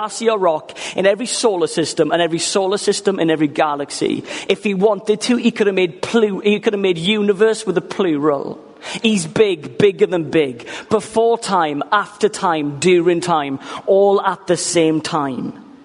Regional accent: Ammanford, Wales, United Kingdom; now in Pontypridd, United Kingdom; I'm 32 years old. I'm from Armanford originally. And now I'm living in Pontypridd, the great land

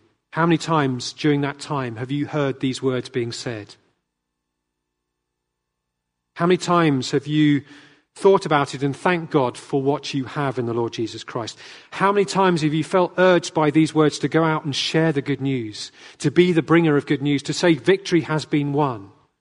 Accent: England, United Kingdom; I was a bit afraid. I'm an Englishman, so I don't really want to talk about bank accounts.

